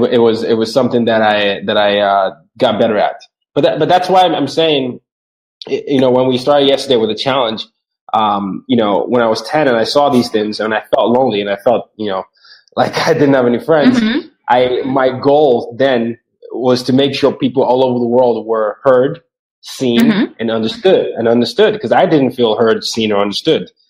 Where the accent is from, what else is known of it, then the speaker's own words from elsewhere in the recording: Nigeria; I'm from Nigeria, and we have at least 250 ethnic groups.